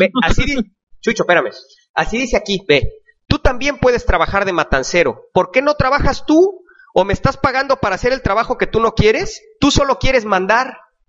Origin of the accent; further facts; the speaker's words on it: Mexico; Sí, o sea, así es México, tiene razón. Así somos los mexicanos.